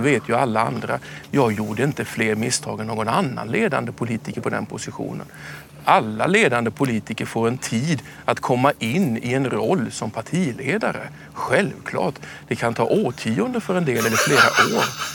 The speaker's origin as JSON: {"language": "Swedish", "region": "Småland", "country": "Sweden", "said": "Jag kom från Småland."}